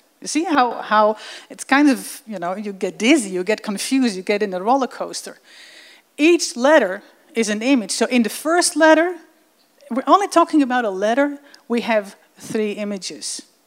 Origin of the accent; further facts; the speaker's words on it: Netherlands; moved away as an adult; now in Israel; I'm from Holland. I grew up in Holland. I moved to Israel when I was 23 years old, and I learned Hebrew.